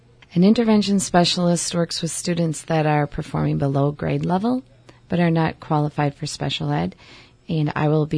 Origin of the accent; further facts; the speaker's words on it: Stratford, Wisconsin, United States; born there; I was born in Stratford, Wisconsin. I went to college at UW-Eau Claire